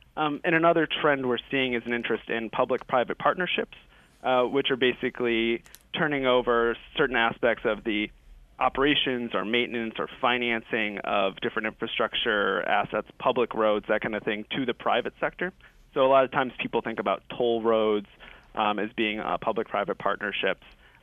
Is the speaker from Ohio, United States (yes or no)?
yes; Cleveland, Ohio, United States; some of the areas in the Rust Belt, of which I'm from. I'm from Cleveland. I went to school in upstate New York.